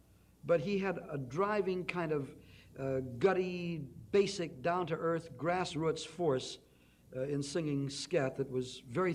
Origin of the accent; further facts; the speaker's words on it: Chicago, Illinois, United States; I grew up in my hometown of Chicago